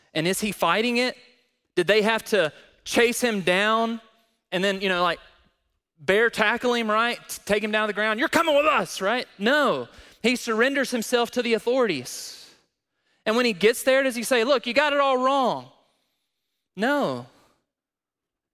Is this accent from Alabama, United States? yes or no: yes; Alabama, United States; moved away; also born or lived in Missouri; I know I'm from Alabama, as many of you know, and I would argue that Alabama is the new tornado alley.